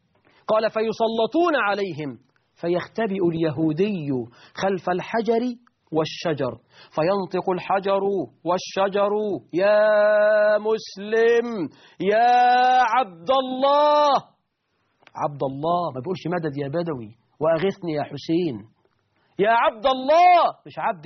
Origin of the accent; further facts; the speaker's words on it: Egypt; احنا كمصريين بنتكلم كل سنة في المحمول بكام؟